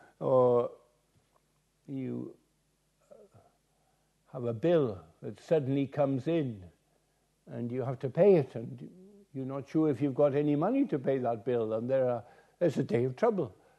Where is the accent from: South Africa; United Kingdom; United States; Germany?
United Kingdom; Aberystwyth, Wales; I come from Aberystwyth. There's a castle in Aberystwyth.